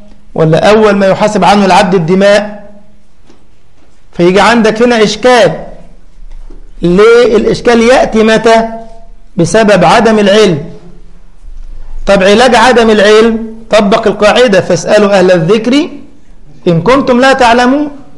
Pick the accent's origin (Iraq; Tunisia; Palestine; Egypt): Egypt; أبو كريم يعرف إنه مصري زي حالاتي